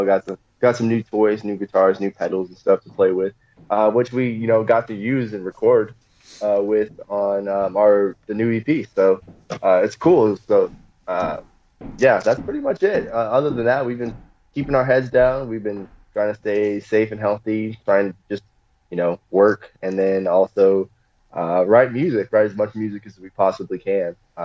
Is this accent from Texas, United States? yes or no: yes; Texas, United States; also born or lived in California; I was born in California, but I was a Navy brat, so I moved around like a million different places growing up. So, but we settled in Texas eventually.